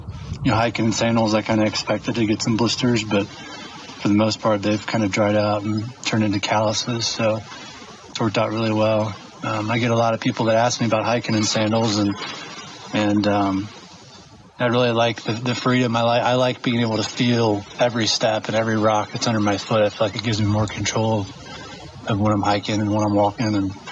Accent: Midwest, United States; I mean, I'm from the Midwest. You know, you know about the Midwest. It's pretty flat. There's a lot of farmland

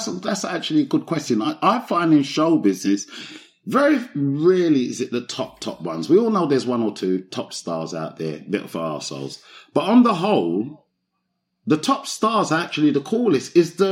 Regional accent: Brockley, London, United Kingdom; I grew up in Brockley, South East London. So I've grown up, but Southwest and Southeast. But my growing up years, the young years, was mostly in Brockley.

